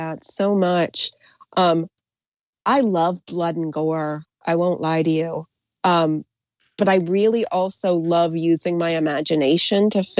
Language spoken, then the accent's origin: English; New England, United States; I grew up in New England. I still live here, and it can be a little bit conservative.